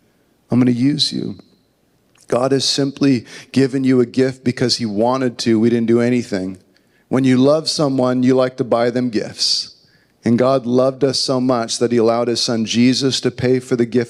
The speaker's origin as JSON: {"language": "English", "region": "California", "country": "United States", "tie": "born or raised there", "said": "Some kid growing up in the Inland Empire, you're going to use them to go out to LA and try to minister and help people?"}